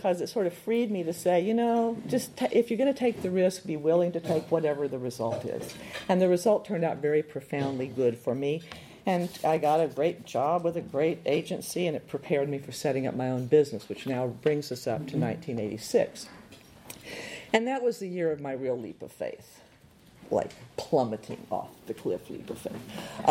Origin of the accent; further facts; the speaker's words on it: Corpus Christi, Texas, United States; since I was representing my hometown, Corpus Christi at the time was 51% Latino and 9% African-American.